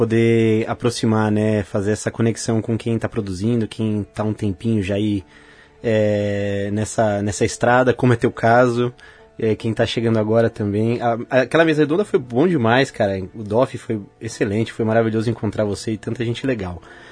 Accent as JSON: {"language": "Portuguese", "region": "São Paulo", "country": "Brazil", "said": "Eu sou de São Paulo, né? Eu moro em São Paulo"}